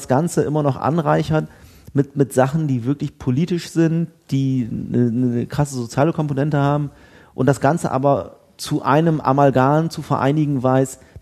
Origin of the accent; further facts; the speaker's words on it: Bremen, Germany; Ich bin ja Bremer.